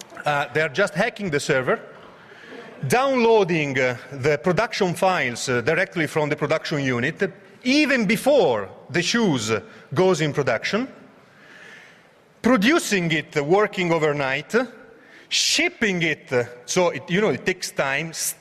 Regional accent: Milan, Lombardy, Italy; English is a second language; in Milano we have, I'm from Milano, we have it's the city of the fashion, no? The fashion capital of Italy.

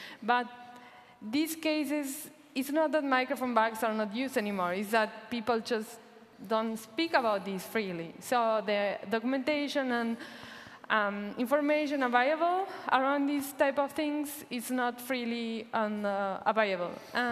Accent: Argentina; I'm also from Argentina

